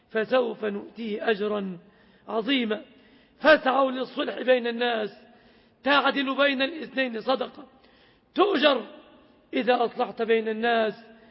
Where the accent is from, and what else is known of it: Egypt